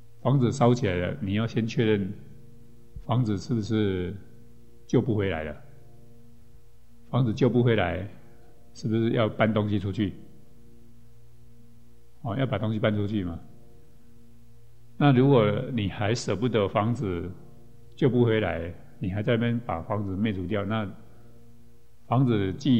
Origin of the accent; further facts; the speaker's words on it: Taiwan; 在我们台湾这边的 古台湾来讲